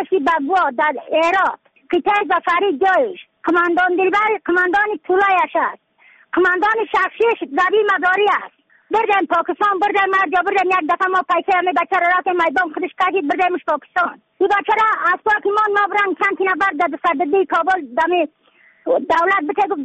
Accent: Badakhshan, Afghanistan; از بدخشان هستم مرکز بدخشان ولسوالی اتل پایان

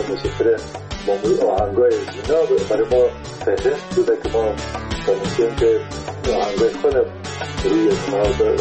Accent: Kunduz, Afghanistan; born there; در قندوز در اون زمانی که ما به دنیا آمدم، پدرم در اسپینزر قندوز مصروف ایفای وظیفه بوده و در اون زمان البته تا سنای 3 سالگی ما در قندوز بودیم،

